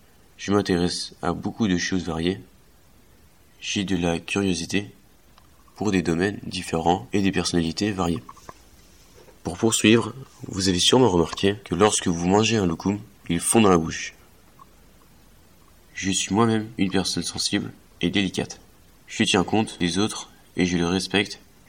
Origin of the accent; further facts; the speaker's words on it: Brittany, France; born there; now in Quimper, France; Moi, j'ai des origines turques et je connais assez bien cette culture qui fait partie de moi, même si je suis né en Bretagne.